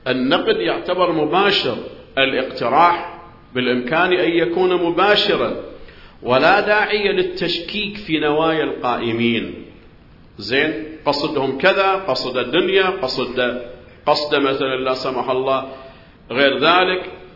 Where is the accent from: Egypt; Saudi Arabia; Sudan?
Saudi Arabia; Al-Ahsa, Eastern Province; أنا أعرف بعض الجمعيات الخيرية عندنا في الأحساء